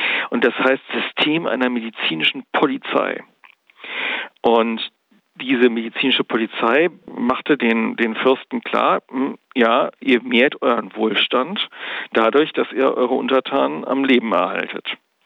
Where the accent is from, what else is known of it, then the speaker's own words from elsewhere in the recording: Hamburg, Germany; In Hamburg, wo ich herkomme, hat das relativ lange gedauert.